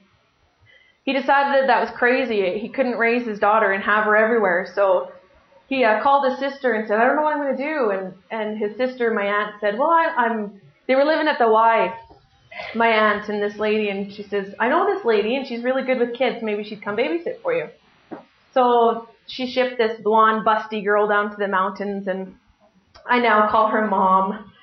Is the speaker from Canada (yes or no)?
yes; Crowsnest Pass, Alberta, Canada; born there; Okay, so I was born in the Crow's Nest Pass. I'm sure that many of you have drank there before. Since there's a population of, I think, 7,000, and there's like 15 bars and liquor stores.